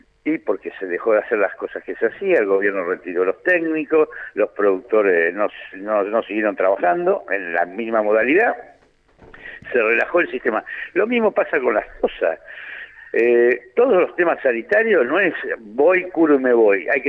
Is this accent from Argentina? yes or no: yes; Argentina; somos todos argentinos